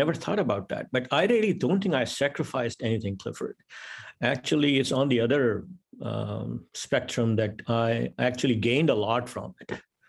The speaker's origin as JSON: {"language": "English", "country": "Pakistan", "tie": "born or raised there", "moved": "yes", "lives_now": "Atlanta, United States", "said": "I'm based in Atlanta, 60 years old now, but I was born and raised in Pakistan"}